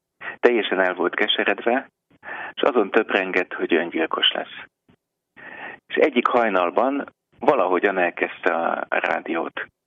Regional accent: Budapest, Hungary; Igazából én Budapesten második kerületben kertesházban nőttem föl

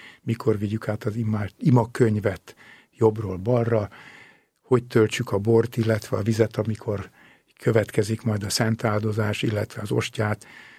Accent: Törökkoppány, Somogy, Hungary; egy Somogy megyei, ma már Vármegyei kis faluban, Törökkoppányban születtem, az én gyerekkoromban olyan 800 ezer lakosa lehetett. Körülbelül 150 méterre laktunk a templomtól.

